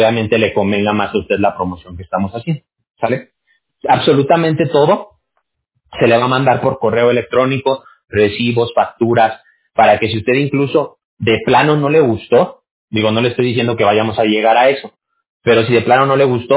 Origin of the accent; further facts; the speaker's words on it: Mexico; yo también soy mexicano.